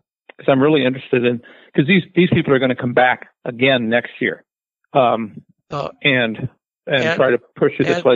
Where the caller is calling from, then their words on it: Albuquerque, New Mexico, United States; I'm from Albuquerque, and I follow the legislation.